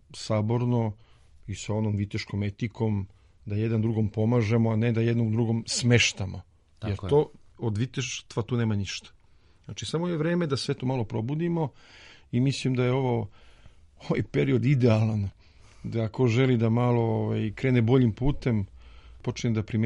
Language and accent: Serbian; Belgrade, Serbia; pošto ja sam ipak Beograđanin